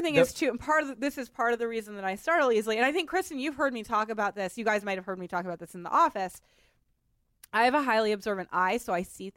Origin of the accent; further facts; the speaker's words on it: Boston, Massachusetts, United States; Oh, also, I'm from Boston.